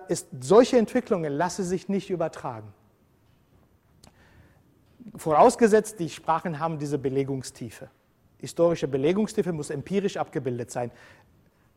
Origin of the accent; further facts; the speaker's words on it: Georgia; first language Georgian; German is a second language; In meiner Muttersprache ist seit 2000 Jahren ist nichts passiert.